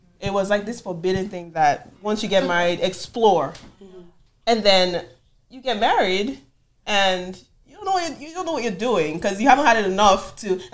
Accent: Nigeria; I grew up in Nigeria, and whether I like it or not, I feel like, oh, I'm like the modern Nigerians.

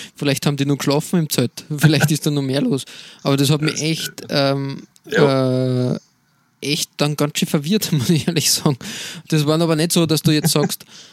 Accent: Lower Austria, Austria; Eben kurz nach meinem Heimatort und dann so entlang schon St. Pölten.

